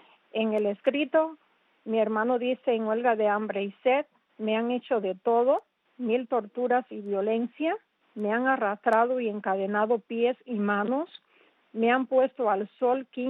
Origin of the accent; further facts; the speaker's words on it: Cuba; moved away; Y quien recibía los escritos que mi hermano hacía desde el 2003 hasta el 2010, que salimos de Cuba, era yo.